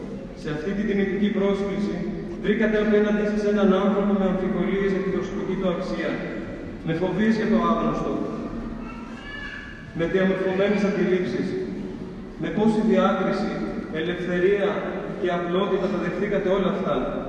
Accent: Agrinio, Western Greece, Greece; Είναι ο πρώτος μου πνευματικός πατέρας από τα παιδικά μου χρόνια στο Αγρίνιο

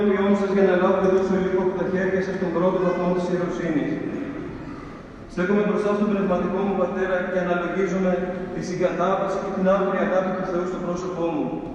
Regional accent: Agrinio, Western Greece, Greece; Είναι ο πρώτος μου πνευματικός πατέρας από τα παιδικά μου χρόνια στο Αγρίνιο

